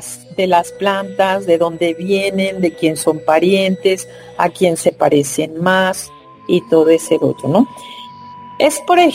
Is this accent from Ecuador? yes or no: no; Mexico; todas esas especies que tenemos en México y que nos dan también identidad, ¿no? Como mexicanos